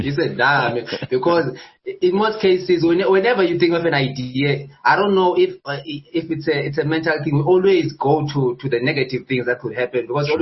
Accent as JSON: {"language": "English", "town": "Elliotdale", "region": "Eastern Cape", "country": "South Africa", "said": "I'm from Eastern Cape, in a village called Elliotdale, or in Xhosa it's called Xhosa. It's 100 kilometers south of Amthatha. It's along the coast"}